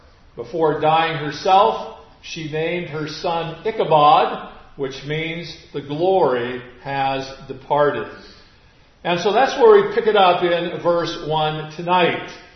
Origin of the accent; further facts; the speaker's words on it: Iowa, United States; I am from Iowa. We call the area that I grew up in the Quad Cities.